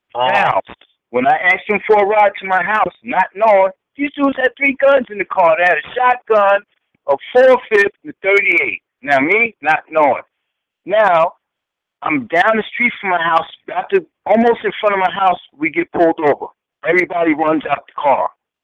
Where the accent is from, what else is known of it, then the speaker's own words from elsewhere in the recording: New York, United States; now in Georgia, United States; Now, I'm from New York. I've been in Georgia for the last 6 years.